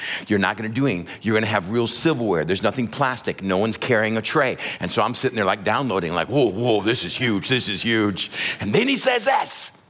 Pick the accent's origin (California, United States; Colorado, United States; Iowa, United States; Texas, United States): Texas, United States; That was my whole livelihood as an elementary kid growing up in Texas.